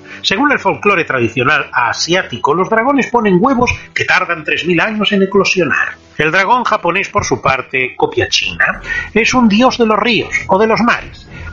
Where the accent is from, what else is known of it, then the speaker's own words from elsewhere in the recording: Barcelona, Catalonia, Spain; born there; Barcelona, por ser mi ciudad natal